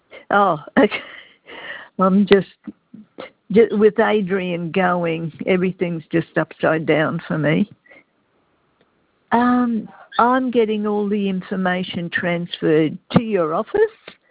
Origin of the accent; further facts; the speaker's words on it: Brighton, South East England, United Kingdom; No, I'm from Brighton. I don't have a car.